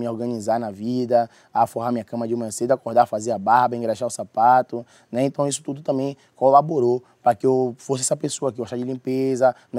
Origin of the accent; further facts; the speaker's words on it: Salvador, Bahia, Brazil; eu sou preto, eu sou uma pessoa preta, né? Eu sou um jovem que vim da periferia, né, de lá de Salvador, do bairro de Cajazeiras